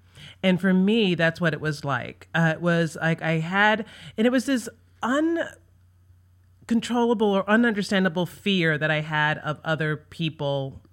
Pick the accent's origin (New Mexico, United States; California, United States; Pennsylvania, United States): Pennsylvania, United States; Philadelphia; also born or lived in New York; I'm originally from Philadelphia.